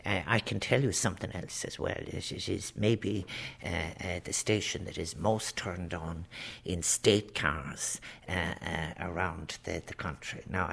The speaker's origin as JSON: {"language": "English", "town": "Limerick", "region": "Munster", "country": "Ireland", "tie": "born there", "said": "I was born in Limerick, as you know"}